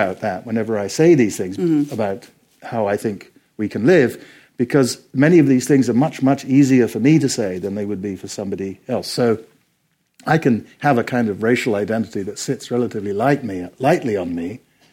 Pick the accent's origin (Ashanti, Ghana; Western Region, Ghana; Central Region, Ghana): Ashanti, Ghana; because in my hometown, there literally probably were a dozen people who had as many books as we had. And it's the second biggest town in Ghana.